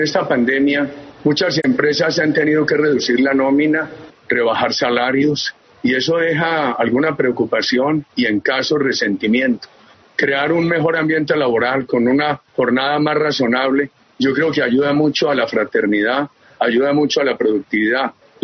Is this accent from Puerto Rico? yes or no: no; Colombia; Y como colombiano me gusta de cuando él dice no aspiro, oír que se pronuncia sobre temas muy importantes del país